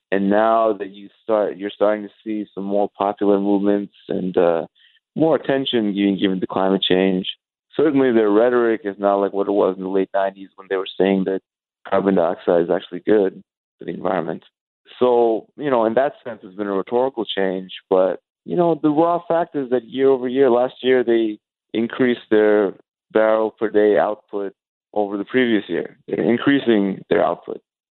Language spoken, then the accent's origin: English; Canada; as a Canadian, it's kind of sad to see that a Canadian company engaged in such predatory behavior.